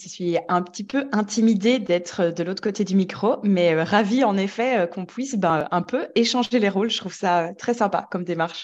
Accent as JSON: {"language": "French", "country": "Belgium", "said": "Je suis belge et dans mon histoire, ça compte."}